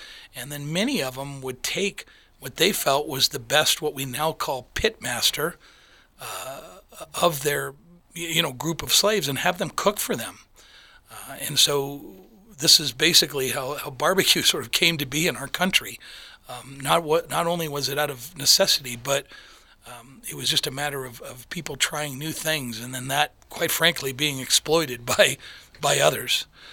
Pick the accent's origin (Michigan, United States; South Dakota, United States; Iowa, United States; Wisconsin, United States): Michigan, United States; I grew up in Michigan, and my dad used to just tell me, go out in the woods